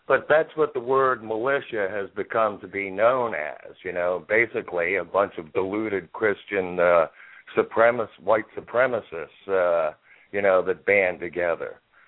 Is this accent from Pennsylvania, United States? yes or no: no; Connecticut, United States; it's a terrible tragedy what happened in Connecticut, my home state, by the way.